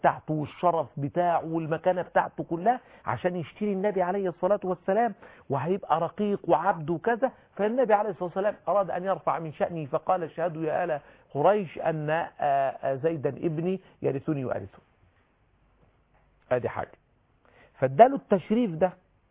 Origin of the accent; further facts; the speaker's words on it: Egypt; احنا عندنا دايما كده في الريف عندنا في مصر في الفلاحين يقولوا